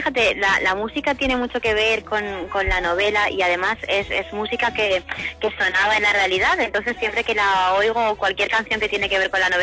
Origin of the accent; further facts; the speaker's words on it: Picanya, Valencian Community, Spain; Luego yo en mi pueblo, en Picaña, soy concejala